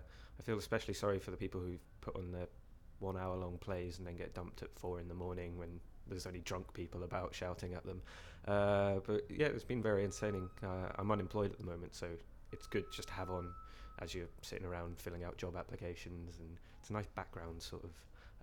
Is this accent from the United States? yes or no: no; Glasgow, Scotland, United Kingdom; I'm 24 and I'm from Glasgow.